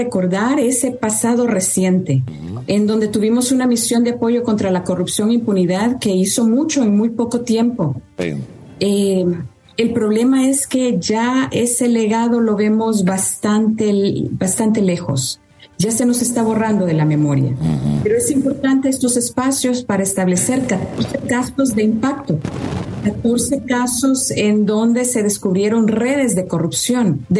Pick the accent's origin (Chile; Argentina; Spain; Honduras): Honduras; en su momento tuvimos la esperanza como hondureños de que las cosas podían mejorar